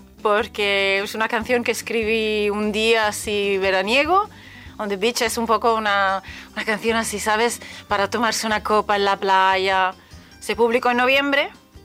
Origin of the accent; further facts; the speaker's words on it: Milan, Lombardy, Italy; Spanish is a second language; Nacida en Milán, Milán, Milán. Soy milanesa del centro.